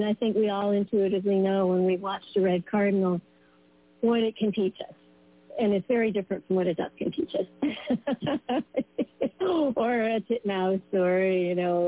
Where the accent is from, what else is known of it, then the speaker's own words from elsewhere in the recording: Colorado, United States; I was born in Colorado and I grew up in the mountains, so I was able to have that immediate access to wild, raw nature.